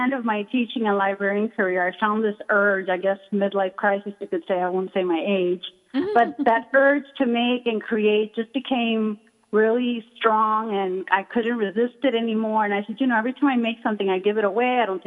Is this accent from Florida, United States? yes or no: yes; Miami, Florida, United States; I'm from Florida. I'm from Miami, Florida.